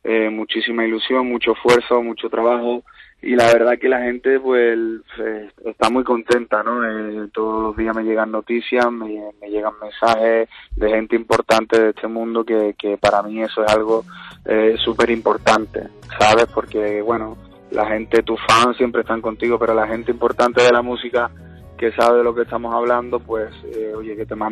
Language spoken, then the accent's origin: Spanish; Spain; Yo por supuesto que soy español, ¿no? Soy de este país porque es el que me ha dado la vida y donde he crecido